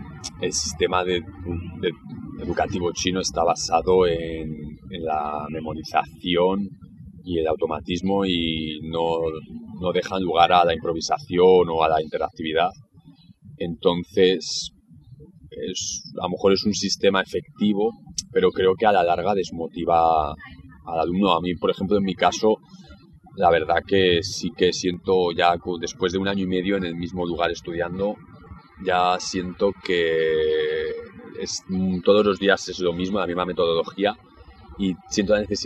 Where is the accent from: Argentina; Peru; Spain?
Spain; cuando digo que soy español